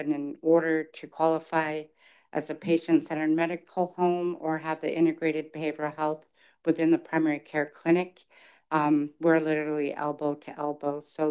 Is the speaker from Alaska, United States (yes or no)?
yes; St. Paul Island, Alaska, United States; I was born and raised up in St. Paul Island.